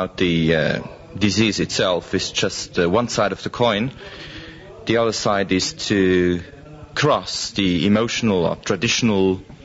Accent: Rapperswil, St. Gallen, Switzerland; I'm Swiss from Rapperswil.

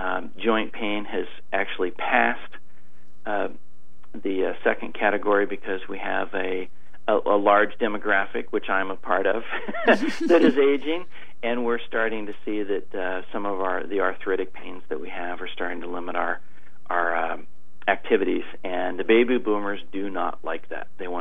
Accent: Ohio, United States; from Ohio. I'm a Buckeye originally, so I know the mentality of the Midwest, and it's a slow adopter of many new things.

